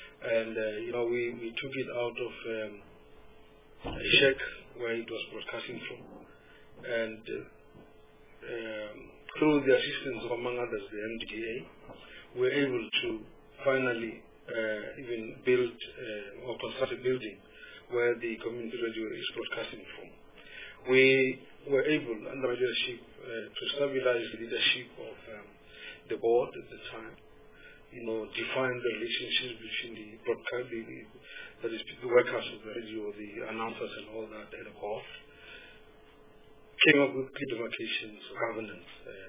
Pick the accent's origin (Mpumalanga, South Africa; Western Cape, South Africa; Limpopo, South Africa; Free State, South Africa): Limpopo, South Africa; I hail from Limpopo.